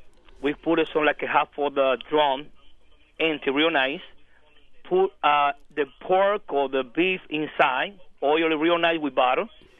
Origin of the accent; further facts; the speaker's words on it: Dominican Republic; I'm from Dominican Republic. My wife's from El Salvador.